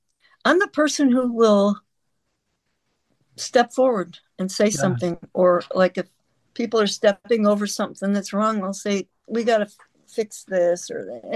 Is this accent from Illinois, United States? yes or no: yes; Chicago, Illinois, United States; also born or lived in San Francisco / Sacramento; But I was born and raised in Chicago area.